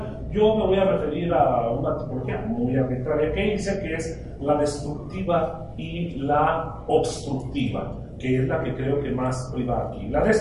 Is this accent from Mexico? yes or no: yes; Mexico; Nuestro testimonio como mexicanos da cuenta que la violencia es cotidiana